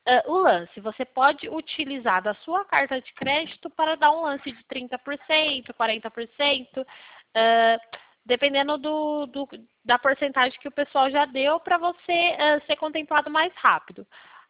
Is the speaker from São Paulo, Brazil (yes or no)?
yes; São Paulo, Brazil; não, eu sou do estado de São Paulo. Eu sou do estado de São Paulo.